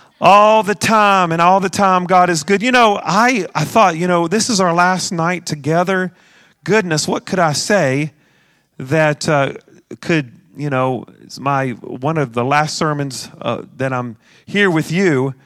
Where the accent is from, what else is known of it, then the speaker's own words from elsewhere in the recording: West Virginia, United States; I was raised in West Virginia, you know, and when they ask for a favor, they always cuss themselves out.